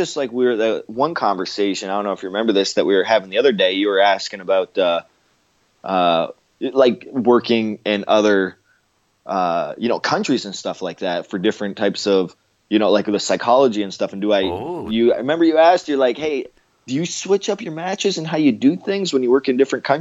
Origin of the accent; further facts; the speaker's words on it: Canada; now in United States; me being Canadian, having a Canadian flag, they don't say, go back to your country where you came from.